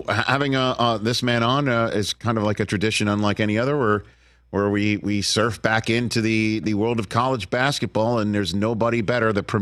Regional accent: New York, United States; Growing up in New York, he was a legend.

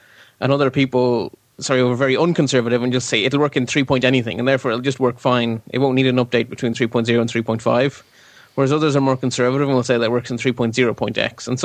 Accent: Ireland; It's like, oh, I'm Irish. I do modesty. I hate compliments.

